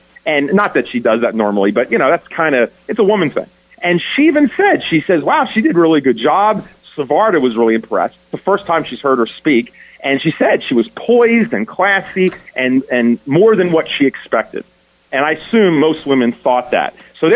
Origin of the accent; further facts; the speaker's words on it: Pennsylvania, United States; And I know, because I'm from Pennsylvania